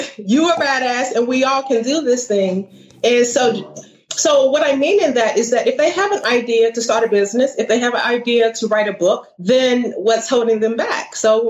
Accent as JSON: {"language": "English", "region": "the South", "country": "United States", "said": "They are all over the country because I am originally from the South."}